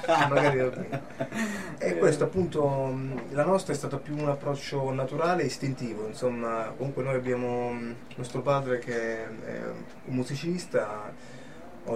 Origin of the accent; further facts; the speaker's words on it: Abruzzo, Italy; lui sempre Abruzzo, noi siamo abruzzesi